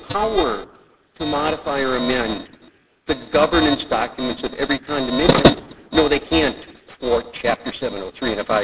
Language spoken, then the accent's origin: English; Ireland; I apologize for being Irish.